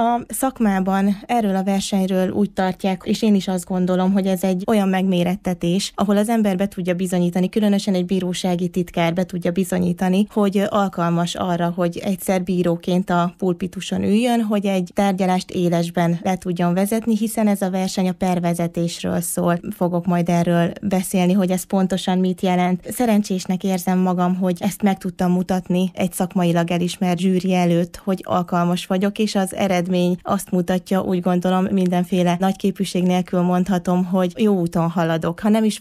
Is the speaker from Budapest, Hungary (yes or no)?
no; Mezőkeresztes, Borsod-Abaúj-Zemplén, Hungary; born there; 1988-ban költöztek Mezőkeresztesre. Én is itt születtem, vagy ide születtem, ugye, 91-ben.